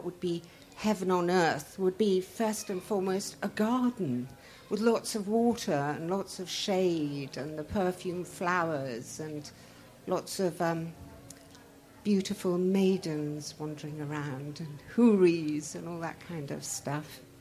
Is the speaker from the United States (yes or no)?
no; Iran; And I'm from Iran, or what was then Persia.